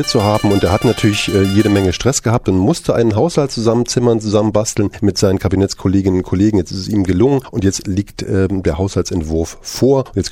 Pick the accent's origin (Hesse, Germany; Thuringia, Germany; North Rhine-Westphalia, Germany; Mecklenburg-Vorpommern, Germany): Thuringia, Germany; du hast doch einen sächsischen Dialekt, so, Moment, ich bin Thüringer.